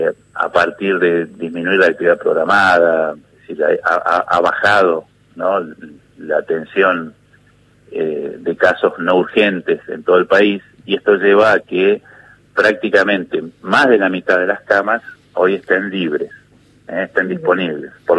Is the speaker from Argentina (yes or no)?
yes; Argentina; Ya somos todos los argentinos